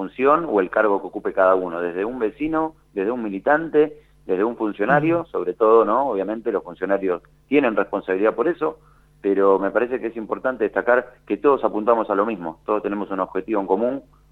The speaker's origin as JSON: {"language": "Spanish", "town": "Dock Sud", "region": "Buenos Aires Province", "country": "Argentina", "tie": "born or raised there", "said": "me crié acá en Dock Sud, tuve la suerte de jugar en el club de Dock Sud durante mucho tiempo. Como te repito, me crié acá, conozco a la mayoría de la gente, a la mayoría de los vecinos."}